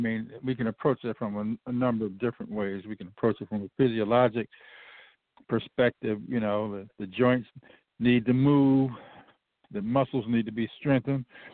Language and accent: English; Cleveland, Ohio, United States; Now, that's significant for me because I'm from Cleveland.